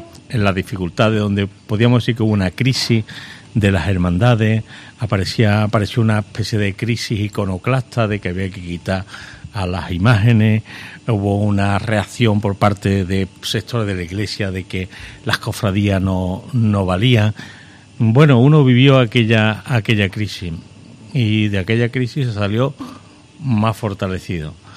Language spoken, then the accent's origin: Spanish; Basque Country, Spain; Digo, que yo no vengo de Bilbao, que vengo de ahí al lado.